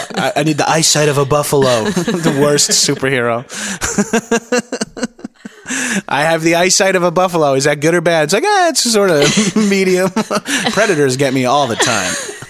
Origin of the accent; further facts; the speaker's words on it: New York, United States; now in California, United States; I'm new to out here. I've only been out here for a few years. I'm from New York